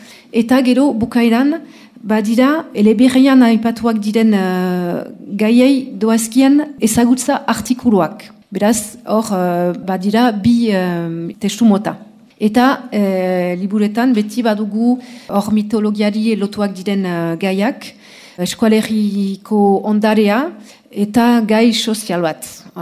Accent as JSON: {"language": "Basque", "town": "Biarritz", "region": "Nouvelle-Aquitaine", "country": "France", "tie": "born or raised there", "second_language": "Basque", "said": "Alor, miarritzen antitu naiz, erdaldun familia batean, eta euskara ikasi nuen duela mabost urte."}